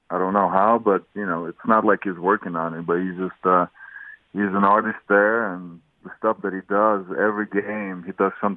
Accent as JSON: {"language": "English", "country": "Lithuania", "tie": "born or raised there", "said": "Well, I grew up around basketball. You know, Lithuania is basketball's number one sport by a mile. And my dad played, so I was around"}